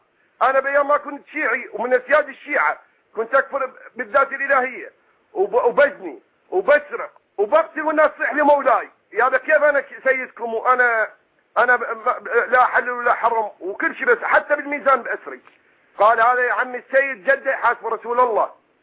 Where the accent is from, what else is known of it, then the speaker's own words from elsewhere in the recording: Diwaniyah, Al-Qadisiyyah Governorate, Iraq; أنا أصلي من أهل الديوانية، من العراق، … كمان، وهذا أنا من السنتين 2000 أنا الحمد لله على دين أهل السنة والجماعة.